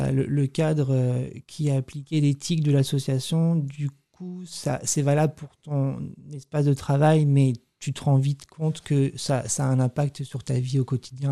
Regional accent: France; je suis français, j'assume complètement d'être français, je suis un français qui chante en anglais, bah, j'ai un accent, bah, oui, en même temps, c'est normal, c'est pas ma langue maternelle.

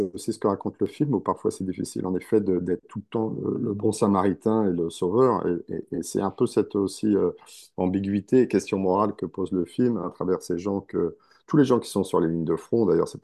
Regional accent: France; now in New York, United States; Ben, comme je suis français

